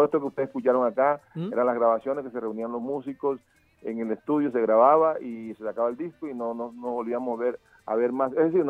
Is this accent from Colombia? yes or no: yes; Colombia; now in Chile; nosotros somos colombianos, pero dentro de los países que estaban en agenda, en primer renglón, era Chile